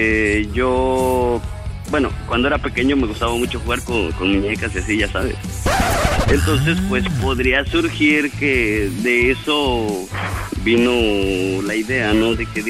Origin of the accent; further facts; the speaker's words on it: Tlaxcala, Mexico; now in Mérida, Mexico; No, soy de Tlaxcala. Aquí estoy viviendo, vine de trabajar y pues aquí me quedé.